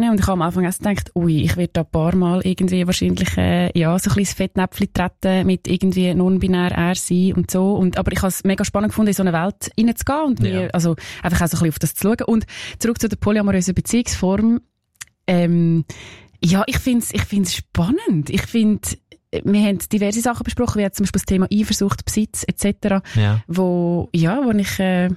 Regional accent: Nidwalden, Switzerland; Ich habe das Gefühl, ich bin so ein bisschen unkonventionell aufgewachsen. Also meine Eltern sind eigentlich von Zürich, Stadtzürcher, und sind dann auf Nidwalden gezogen, eben auf in ein kleines Berg

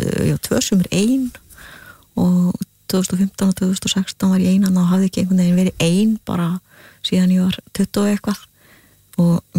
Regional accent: Húsavík, Northeastern Region, Iceland; now in London, United Kingdom; að ég að búi í London sem er náttúrulega eitthvað sem að fólki dettur ekki fyrst í hug af því að ég ólst upp sko í Húsavík undir fjallinu.

